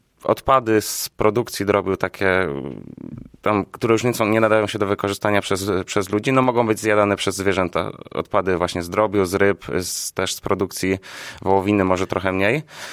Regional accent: Nowy Sącz, Lesser Poland, Poland; Nowego Sącza, dokładnie.

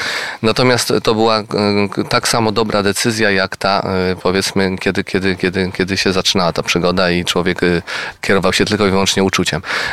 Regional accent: Gniezno, Greater Poland Voivodeship, Poland; Rodzice nie mieli o tym akurat pojęcia, bo wywodzę się z Gniezna, gdzie całe szczęście taka szkoła była.

